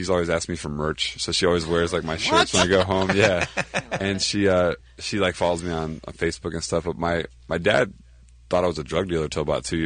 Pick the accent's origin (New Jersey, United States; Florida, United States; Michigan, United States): Florida, United States; Well, I'm from Florida